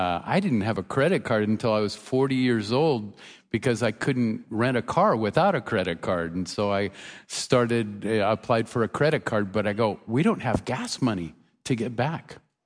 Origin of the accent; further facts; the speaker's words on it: Portland, Oregon, United States; I grew up in Portland, Oregon. I came out of a horrible background.